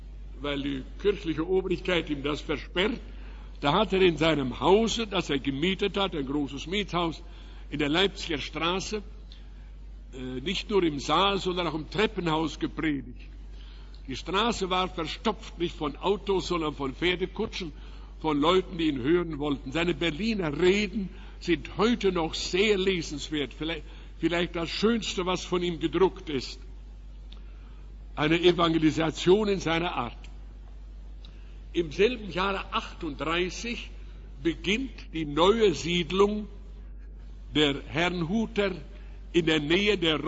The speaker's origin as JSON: {"language": "German", "region": "Riga", "country": "Latvia", "said": "Von dort reiste Zinzendorf nach Riga in meine Heimat."}